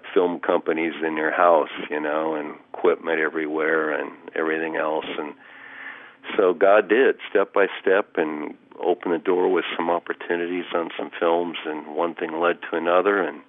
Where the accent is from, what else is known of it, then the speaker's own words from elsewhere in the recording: Chula Vista, California, United States; also born or lived in San Diego; Yeah, I'm as California as you can get. I was born in San Diego and grew up there, and that's about, actually, Chula Vista, which is even farther south than San Diego